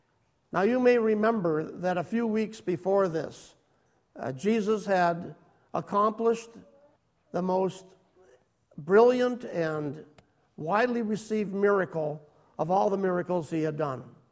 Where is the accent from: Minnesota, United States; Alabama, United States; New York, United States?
Minnesota, United States; North Branch; You know, back when I was growing up in North Branch, Minnesota, we had on our one day of summer a midsummer parade.